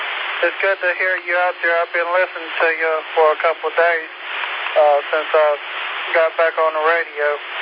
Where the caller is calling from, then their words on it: Rock Hill, South Carolina, United States; I'm in Rock Hill, about 15 miles south of Charlotte. I am I'm 82 miles from Greenville and from the repeater.